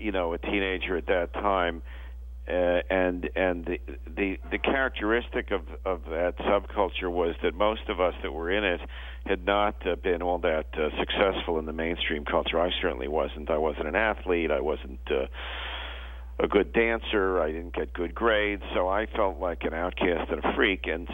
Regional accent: New York, United States; now in California, United States; the time I enrolled the University of California in Berkeley and visited there for the first time, I was from New York, I visited during the California for the first time in August of 67

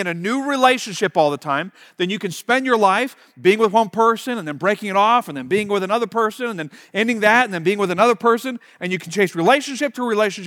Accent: Pennsylvania, United States; Now, I'm originally from Pennsylvania. I now pastor in southeastern Ohio

